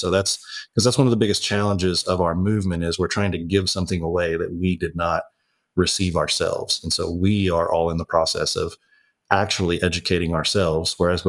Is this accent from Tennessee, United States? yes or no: yes; Tennessee, United States; I'd played against Christian schools growing up in East Tennessee, especially those in the Knoxville area.